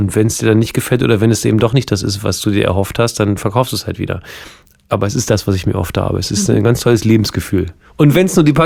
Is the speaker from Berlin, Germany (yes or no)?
no; Hildesheim, Lower Saxony, Germany; ich komme aus Hildesheim, Alter. Wir sind nominell eine Großstadt, was man aber in keiner Ecke merkt.